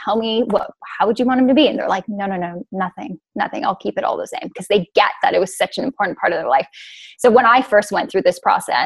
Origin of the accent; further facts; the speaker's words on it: Canada; now in Australia; because growing up in Canada, I had no idea it even existed.